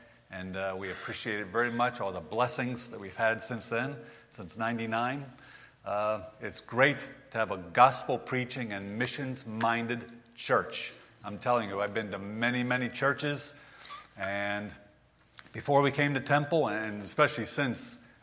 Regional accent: Valley Forge, Pennsylvania, United States; Because when I grew up in near the Valley Forge area, Valley Forge, Pennsylvania is where I grew up. I grew up in a home that had no faith, no religion, no nothing.

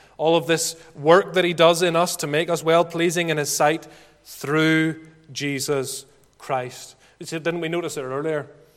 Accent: Ballymena, Northern Ireland, United Kingdom; maybe it's just because I'm from Ballymena

